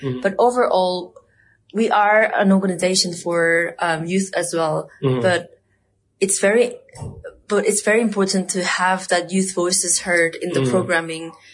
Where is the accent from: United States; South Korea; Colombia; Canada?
South Korea; English is a second language; now in Namibia; I'm from South Korea and I've been here for 10 months now.